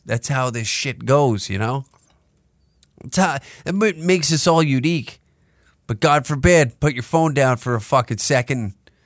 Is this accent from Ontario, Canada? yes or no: no; Alberta, Canada; I always say I'm from there first. I'm from Southern Alberta.